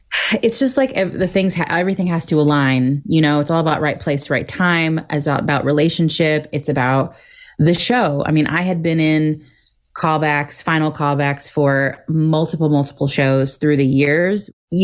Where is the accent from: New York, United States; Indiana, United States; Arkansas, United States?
Arkansas, United States; I'm from Arkansas originally, so I spent a couple of years bouncing around different theaters near where I grew up in Arkansas